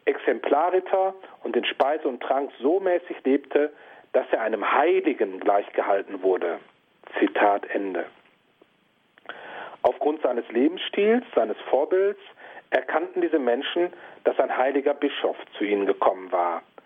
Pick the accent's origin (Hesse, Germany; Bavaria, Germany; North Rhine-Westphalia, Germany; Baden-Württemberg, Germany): North Rhine-Westphalia, Germany; Ahaus; das Ratsprotokoll meiner Heimatstadt Ahaus im westlichen Münsterland